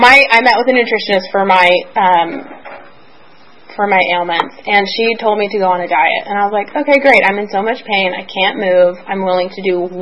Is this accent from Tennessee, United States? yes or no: yes; Nashville, Tennessee, United States; Like, I went to college, got, you know, out of town, I'm from Nashville. Never felt like I belonged